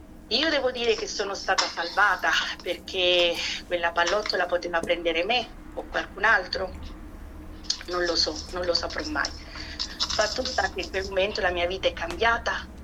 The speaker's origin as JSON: {"language": "Italian", "town": "Taurianova", "region": "Calabria", "country": "Italy", "tie": "born or raised there", "said": "io sono nata a Taurianova, che è un paese a metà strada tra Palmi e Polistena. Io da Taurianova andavo tutti i giorni a Polistena"}